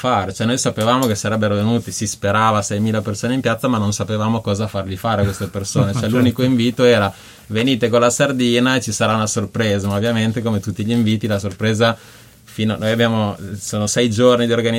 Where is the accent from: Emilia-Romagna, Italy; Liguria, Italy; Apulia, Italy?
Emilia-Romagna, Italy; Bologna; è difficile non avere un rapporto con … nascendo e crescendo a Bologna